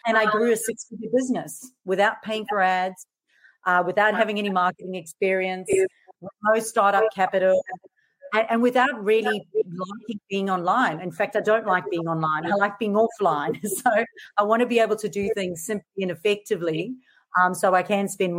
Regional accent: South Africa; accent: mixed; moved away as an adult; now in Australia; So I'm originally from South Africa, so you'll notice this really mixed accent. Now I live in Australia. Moved here 13 years ago.

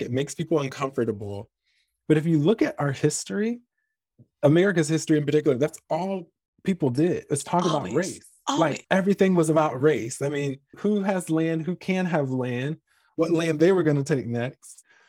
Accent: the South, United States; growing up in the South, I was always under the impression that the most horrific and heinous and most racially charged things happened in the American South

